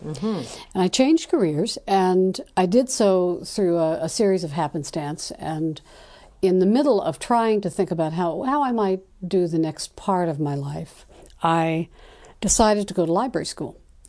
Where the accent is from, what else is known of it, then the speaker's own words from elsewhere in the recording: New Orleans, Louisiana, United States; My family history is Southern Appalachian.